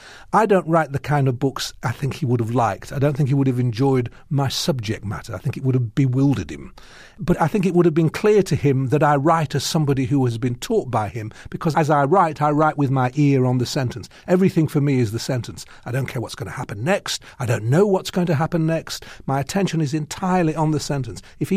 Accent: England, United Kingdom; I see myself as entirely English, really, trained in English literature, a teacher of English literature, a lover of English literature

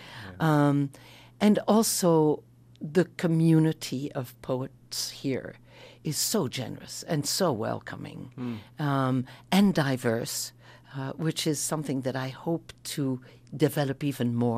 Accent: Belgium; moved away as an adult; I'm from Belgium originally, and I lived there and raised my children and had a career

